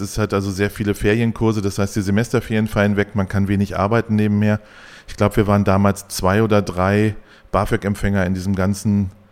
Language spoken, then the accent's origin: German; Hildesheim, Lower Saxony, Germany; Gebürtiger Hildesheimer, Bernwarz Krankenhaus. Ich bin gerne Hildesheimer, ich bin hier groß geworden. Ich bin sehr in der Innenstadt hier groß geworden.